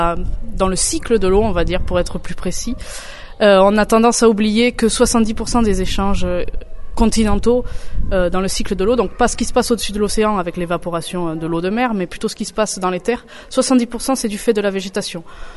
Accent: Occitanie, France; Je suis originaire du département du Gers, département dans lequel j'habite.

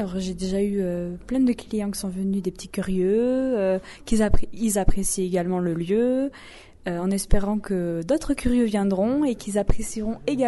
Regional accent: Bordeaux, Nouvelle-Aquitaine, France; now in Mauléon, France; Je suis de Bordeaux.

